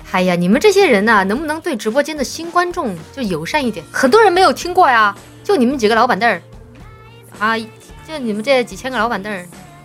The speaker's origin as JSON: {"language": "Chinese", "region": "Chongqing", "country": "China", "accent": "Chongqing", "said": "我们重庆话里说科研，搞科研，在美国搞。"}